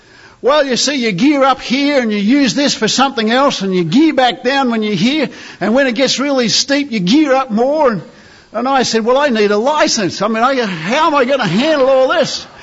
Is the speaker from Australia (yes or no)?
yes; Australia; that's as a dumb foreigner, as an Aussie from down under, just kind of what we're finding and enjoying, and we're loving our time here.